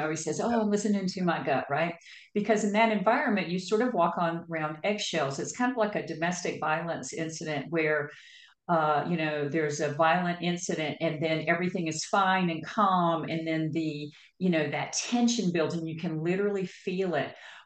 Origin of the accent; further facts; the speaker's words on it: the South, United States; Growing up in the South, I grew up in a family that had a lot of alcoholism.